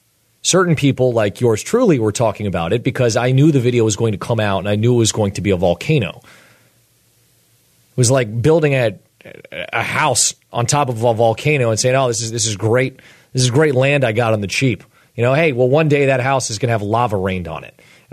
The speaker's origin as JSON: {"language": "English", "country": "United States", "said": "I very much, as an American, want to live in a country where people get second chances."}